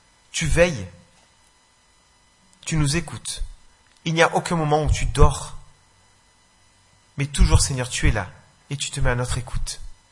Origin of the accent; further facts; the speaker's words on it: Marseille, Provence-Alpes-Côte d'Azur, France; Et donc, comme vous l'aurez compris, je suis de Marseille, où on habite dans un petit village à côté avec mon épouse et nos trois enfants.